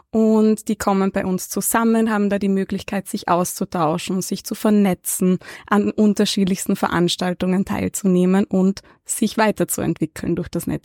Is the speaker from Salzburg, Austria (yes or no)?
no; Gmünd, Carinthia, Austria; Ich bin in Kärnten aufgewachsen, hatte eine wunderbare Kindheit im schönen Gmünd, also wirklich am Landland. Bin in einer total liberalen Familie aufgewachsen, mit einem Bruder, mit ganz vielen Cousinen und Cousins